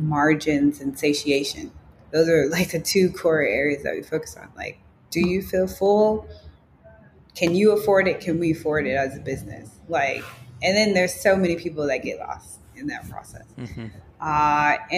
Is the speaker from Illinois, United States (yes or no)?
yes; Chicago, Illinois, United States; at least I didn't have growing up in Chicago.